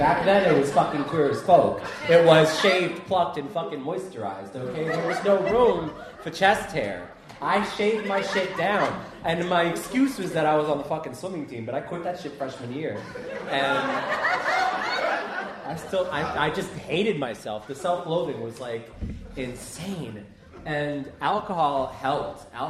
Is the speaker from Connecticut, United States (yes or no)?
no; Brooklyn, New York, United States; Born and raised in Brooklyn, out in Sheepshead Bay.